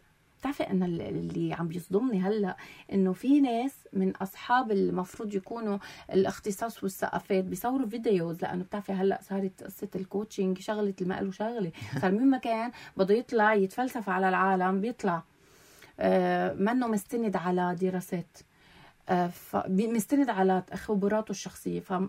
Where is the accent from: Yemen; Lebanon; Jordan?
Lebanon; من بعد الأزمة الاقتصادية العالمية يلي مش بس مرقنا نحن فيها كلبنانيين